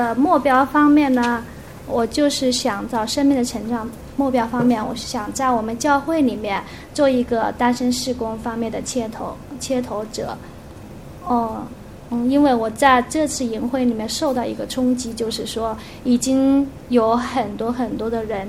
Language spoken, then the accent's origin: Chinese; Hubei, China; 我是湖北的